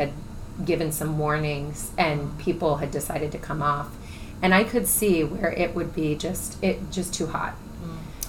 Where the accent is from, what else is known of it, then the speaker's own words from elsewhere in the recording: Florida, United States; But I grew up with that in Florida too.